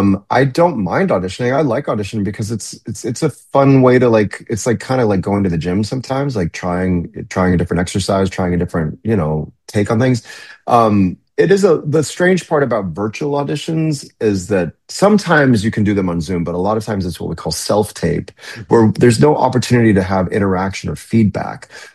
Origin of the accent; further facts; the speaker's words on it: Chicago, Illinois, United States; born there; No, yeah, I was born in Chicago. I'm living actually several blocks from where I was born on the north side.